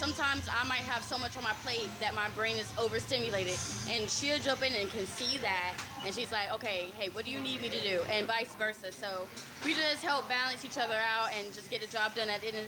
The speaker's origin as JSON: {"language": "English", "town": "Charlotte", "region": "North Carolina", "country": "United States", "said": "Charlotte, North Carolina."}